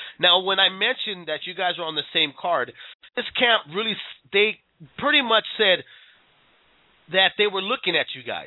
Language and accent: English; San Jose, California, United States; You know, I mean, I'm from San Jose, California.